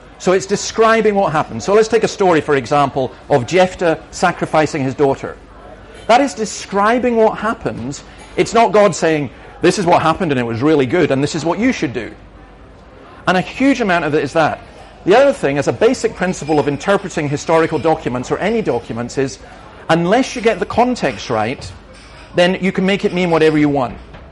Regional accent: Scotland, United Kingdom; I'm Scottish and I live in a miserable, dark climate

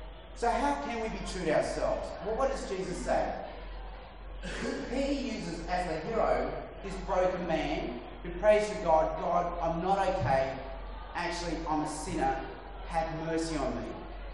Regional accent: Australia; when I was a child growing up in Australia

